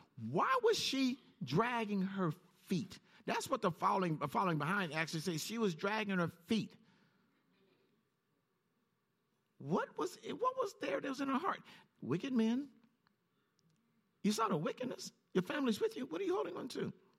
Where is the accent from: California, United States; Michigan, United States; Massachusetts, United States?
California, United States; Compton; I grew up in Compton. There were some values I picked up in Compton.